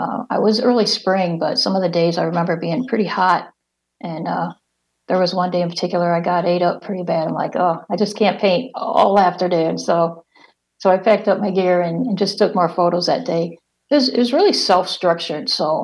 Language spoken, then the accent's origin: English; Indiana, United States; Being born and raised in Northwest Indiana, I always knew about the dunes